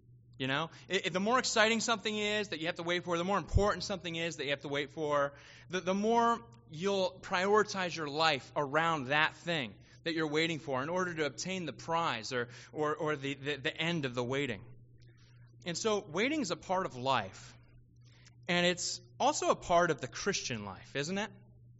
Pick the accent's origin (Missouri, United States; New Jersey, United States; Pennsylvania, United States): Pennsylvania, United States; I'm from Pennsylvania, we don't have those